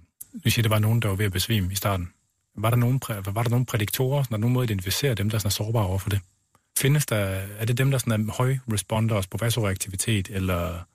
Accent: West Jutland, Denmark; Jeg kommer selv fra Vestkysten af oprindelig, og jeg har også en ting med havet

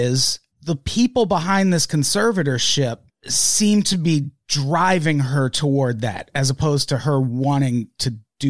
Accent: Midwest, United States; It's like you don't even know I'm from the Midwest sometimes.

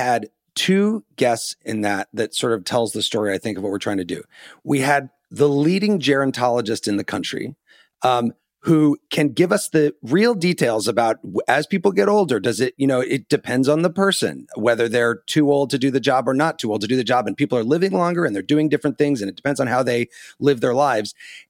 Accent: Illinois, United States; Look, I grew up in Illinois where every show is like, that's 9, 8 Central on CBS.

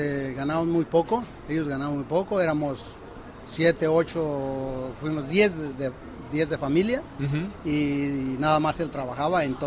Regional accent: Guadalajara, Jalisco, Mexico; Soy de Guadalajara, Jalisco.

